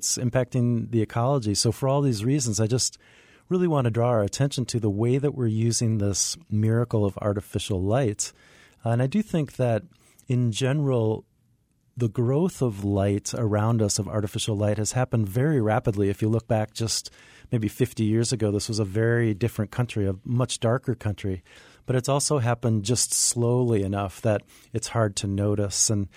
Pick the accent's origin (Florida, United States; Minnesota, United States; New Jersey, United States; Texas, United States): Minnesota, United States; And then you combine that with growing up in Minnesota, we had a cabin in the northern part of the state.